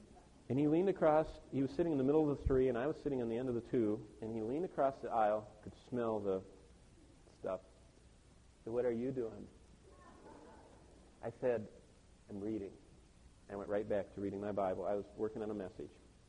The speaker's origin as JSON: {"language": "English", "town": "Tulsa", "region": "Oklahoma", "country": "United States", "said": "I'm from Tulsa. I'm not a health, wealth, and prosperity preacher."}